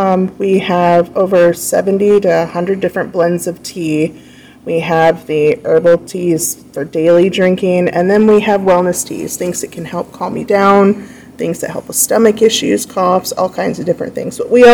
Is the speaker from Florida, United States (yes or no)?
yes; Florida, United States; Well, we are originally from Florida. We've lived in Milan for about 3 years.